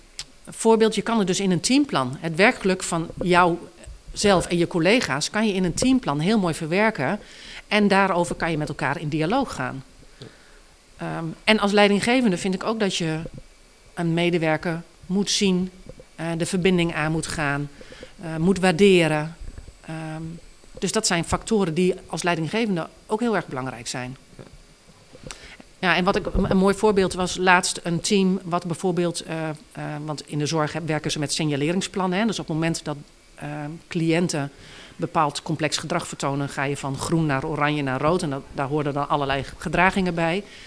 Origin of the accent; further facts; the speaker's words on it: Drenthe, Netherlands; in de omgeving waar ik vandaan kom, Drenthe